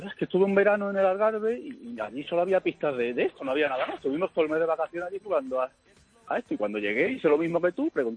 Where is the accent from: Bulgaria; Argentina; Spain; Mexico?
Spain; Cádiz, Andalusia; born there; Soy natural de Cádiz, pero partido por la mitad. La familia de mi padre es de Cádiz, la familia de mi madre es de Huelva